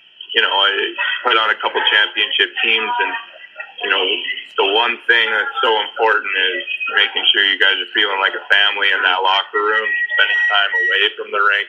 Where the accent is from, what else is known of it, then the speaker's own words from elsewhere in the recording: Lacombe, Alberta, Canada; I grew up in the Lacombe minor hockey system, big rivalries with other small town Alberta teams, and eventually had to make the jump to Red Deer, which is a bigger city